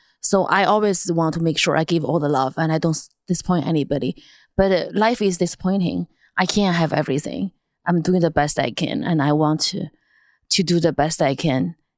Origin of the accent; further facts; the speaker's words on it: China; English is a second language; now in United States; Mine is about being Asian growing up in China and coming here as immigrant.